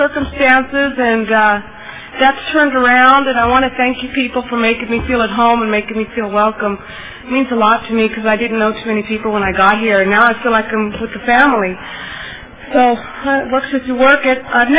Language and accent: English; Livermore, California, United States; I'm from Livermore.